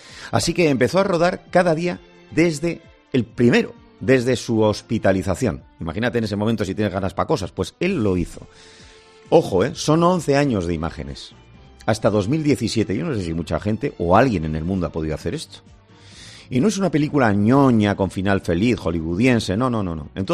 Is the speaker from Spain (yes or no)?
yes; Bilbao, Basque Country, Spain; Ahora te voy a llevar a mi tierra y también te voy a hablar de un asunto complejo. Te voy a llevar a Bilbao